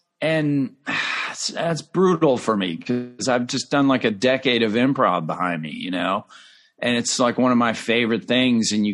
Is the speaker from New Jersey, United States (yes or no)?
no; California, United States; And we were like terrorizing my hometown of 13,000 people in California.